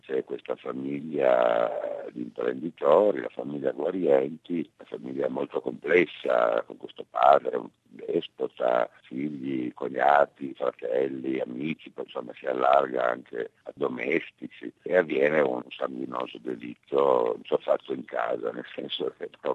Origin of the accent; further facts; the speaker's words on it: Turin, Piedmont, Italy; io sono piemontese, ho vissuto a Torino da sempre, però da alcuni anni vivo nell'Alta Langa piemontese, quella meno conosciuta, quella più selvaggia ai confini con l'Appennino Ligure